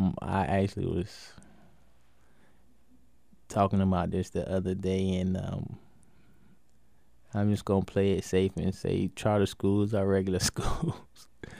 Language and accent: English; Wilmington, United States; One thing that I know from growing up in Wilmington and going to school in Wilmington